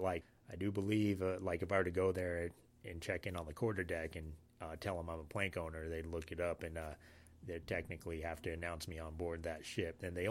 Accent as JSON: {"language": "English", "town": "Hoonah", "region": "Alaska", "country": "United States", "tie": "born or raised there", "said": "growing up in Hoonah's taught me, you know, things that helped me cope with the military."}